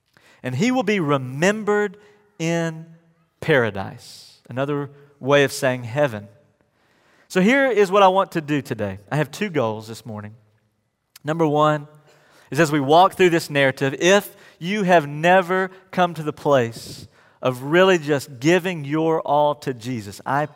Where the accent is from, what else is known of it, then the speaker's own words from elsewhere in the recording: West Virginia, United States; born there; My dad is from West Virginia. I was born in West Virginia. Really, all of my family is from West Virginia.